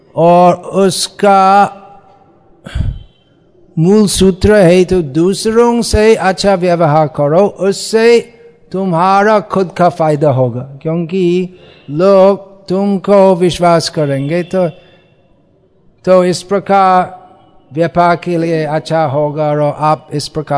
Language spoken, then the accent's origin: Hindi; United Kingdom; तो मैं जब छोटा था इस जीवन में और ब्रिटेन में मेरा जन्म था, बचपन बीत गया था